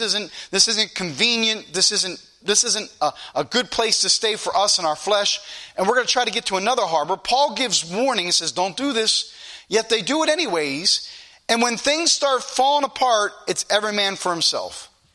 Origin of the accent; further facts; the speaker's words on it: Easton, United States; when I was born over there in Easton, and for the first part of my life, we lived over there.